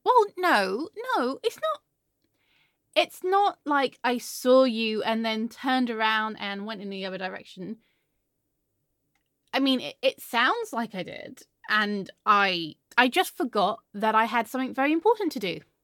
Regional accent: England, United Kingdom; It's just more like an affinity for tea because I'm English.

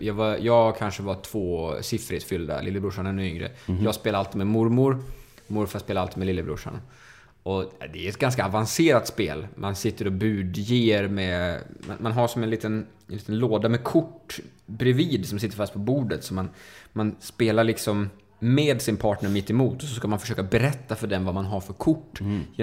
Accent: Dalarna County, Sweden; accent: Dalarna dialect; Jag kan ha ganska mycket dalmål.

